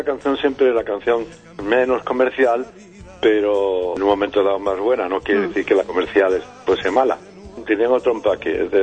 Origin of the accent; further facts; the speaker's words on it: Andalusia, Spain; now in Catalonia, Spain; tal como me acordaba de tantas cosas que dejé en mi tierra, en Andalucía.